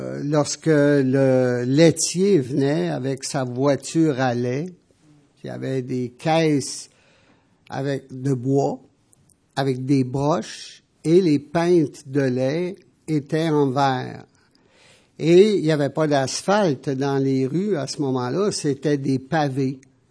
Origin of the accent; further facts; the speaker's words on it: Montreal, Quebec, Canada; Et j'ai grandi à Montréal, sur le plateau Mont-Royal.